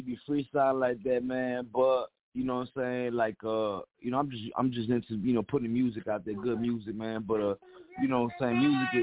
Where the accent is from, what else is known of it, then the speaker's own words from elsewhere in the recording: Chicago, Illinois, United States; now in San Diego, United States; I'm from Humble Park, Logan Square, Chicago, Northwest Side.